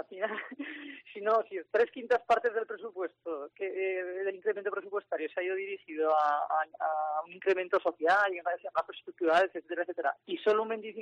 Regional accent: La Rioja, Spain; para mí es una vergüenza el que como riojana tengamos que seguir sosteniendo a una consejera que además es una transfuga

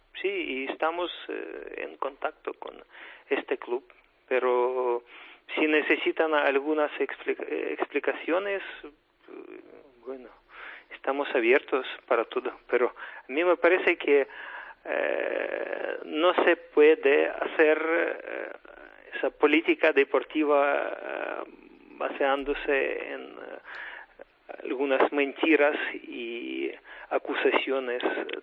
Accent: Ukraine; Spanish is a second language; No, en mi país, Román también tiene mucho apoyo de los aficionados y de nuestros compatriotas en Ucrania.

